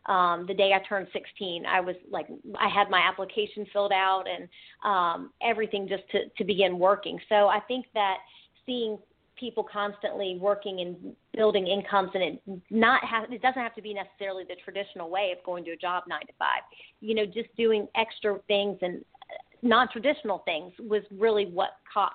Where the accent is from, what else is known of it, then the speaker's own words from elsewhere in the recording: Ohio, United States; Well, my family, we're from Ohio. I grew up in Ohio